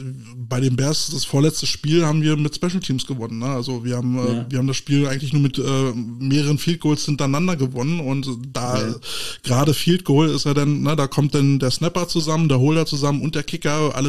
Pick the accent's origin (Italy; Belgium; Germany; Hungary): Germany; wo wir die Chance haben, als Deutsche in so eine Liga einzusteigen, dann geht es meistens über die Technik